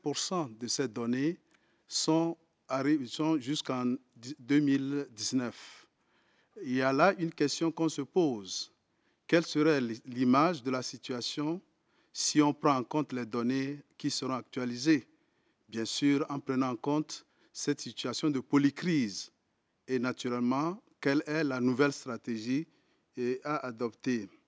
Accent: Togo; Je viens fraîchement du Togo.

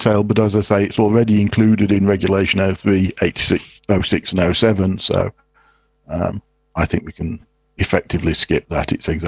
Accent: England, United Kingdom; I'm English.

